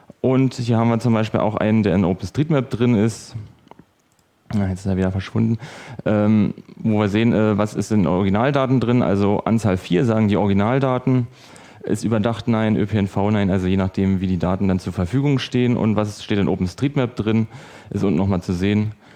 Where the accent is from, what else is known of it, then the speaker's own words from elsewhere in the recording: Berlin, Germany; Ich bin aus der Berliner Gegend.